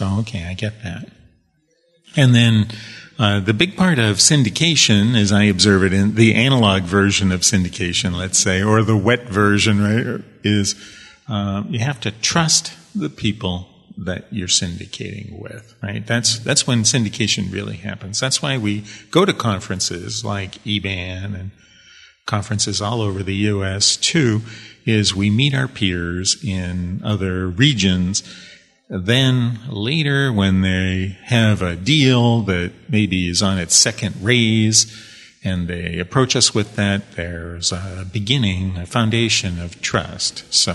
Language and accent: English; Los Angeles, California, United States; I'm from Los Angeles.